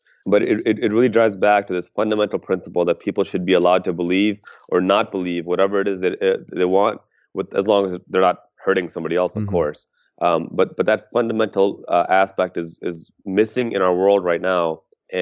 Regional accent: Chicago, Illinois, United States; now in Washington, United States; that's kind of why I chose to move here after growing up in Chicago.

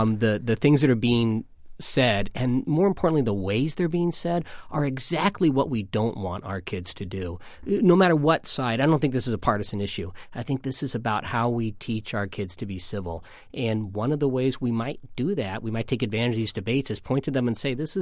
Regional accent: Midwest, United States; I was not a Reagan fan, and I grew up in the Midwest, so Reagan was very popular.

